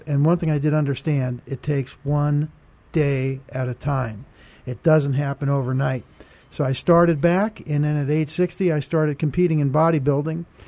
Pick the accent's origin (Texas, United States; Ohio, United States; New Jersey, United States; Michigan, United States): New Jersey, United States; also born or lived in Brooklyn, New York; All right. Well, I was born in Brooklyn, New York. What am I doing here, right? And then we moved to New Jersey, was very active in athletics